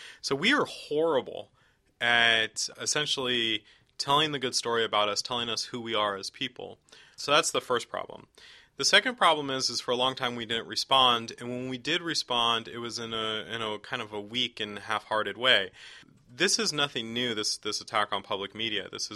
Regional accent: San Diego, California, United States; I grew up in East County, San Diego, which is I grew up in a time before there was social media everywhere

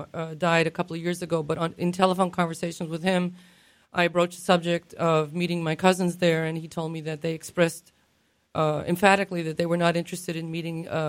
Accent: United States; because I'm from the United States, I have certain political views, which I don't.

